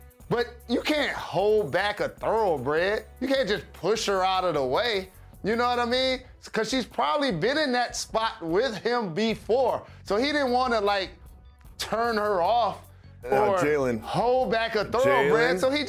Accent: Michigan, United States; It has a lot to do with the fact I'm from Michigan.

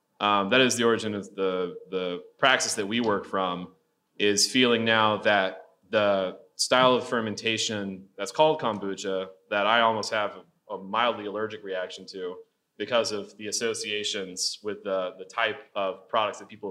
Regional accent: the South, United States; I'm from the South originally, and my mother particularly is kind of part of a kind of coastal South that absorbs a lot of culture

